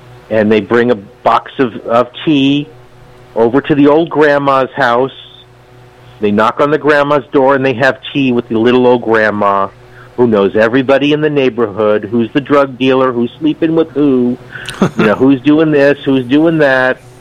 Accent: New York, United States; I'm from New York.

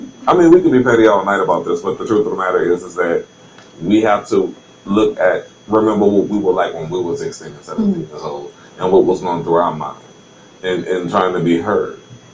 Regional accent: New Orleans, Louisiana, United States; now in Houston, United States; I'm from New Orleans. I'm a Katrina evacuate, and I went to those schools that you're talking about

